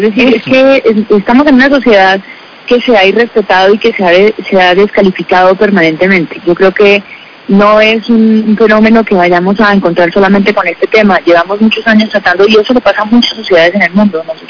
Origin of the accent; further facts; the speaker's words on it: Colombia; esta forma de vivir en medio del conflicto siendo colombianos no nos ha afectado